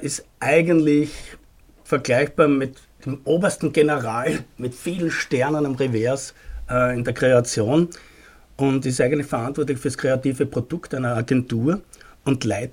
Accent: Graz, Styria, Austria; born there; moved away as an adult; now in Vienna, Austria; Eigentlich bin ich geboren in Graz, gebürtiger Grazer, im Herzen immer ein Steirer. Bin in den 90er Jahren dann nach Wien gegangen.

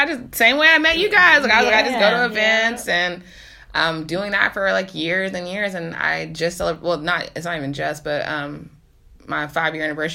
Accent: Texas, United States; now in New York City, United States; I'm a girl from Texas, and now I'm working in sports PR inside the Empire State Building.

